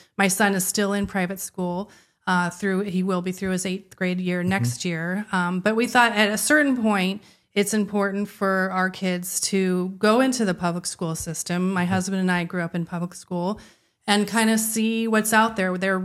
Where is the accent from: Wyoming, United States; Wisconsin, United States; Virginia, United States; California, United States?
California, United States; Newport Beach; Lived in the Orange County, Newport Beach, Irvine area. That's mm-hmm. where he and I both grew up.